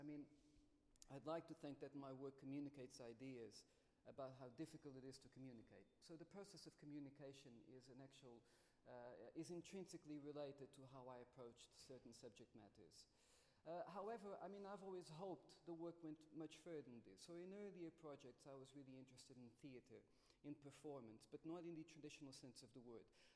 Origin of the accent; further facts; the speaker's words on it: China; also born or lived in Portugal; So I'm Portuguese by birth, but I've never really lived in Portugal. My folks moved to China just after the revolution in Portugal, which was in 74. So I grew up in China most of my life. I lived there for 18 years.